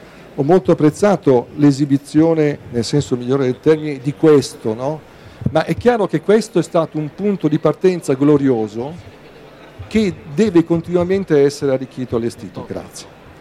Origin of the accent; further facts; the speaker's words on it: Milan, Lombardy, Italy; io sono milanese